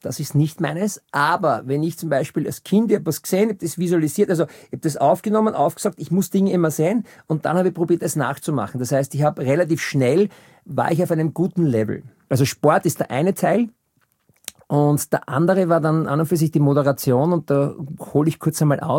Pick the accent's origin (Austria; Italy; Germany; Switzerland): Austria; Vienna; born there; Ich bin 68 in Wien geboren, sprich ich bin heute 53 Jahre jung.